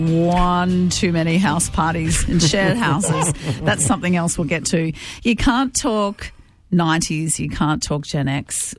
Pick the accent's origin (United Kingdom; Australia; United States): Australia; La Trobe Valley, Victoria; I grew up in the La Trobe Valley